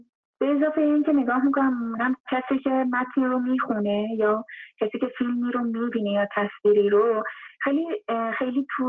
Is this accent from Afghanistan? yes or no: no; Iran; من یک ایرانی هستم، من یک زن هستم